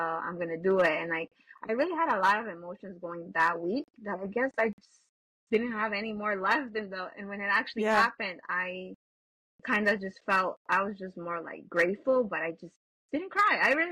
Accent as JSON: {"language": "English", "town": "New York City", "region": "New York", "country": "United States", "said": "I'm a New Yorker. I've always lived here. But for some reason, I've never gone to spectate the New York City Marathon."}